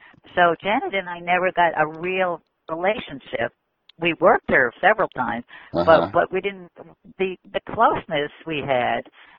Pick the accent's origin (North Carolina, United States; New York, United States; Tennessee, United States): New York, United States; Queens; It was out in Queens where I grew up. I mean, not exactly the same place, but I grew up in Queens.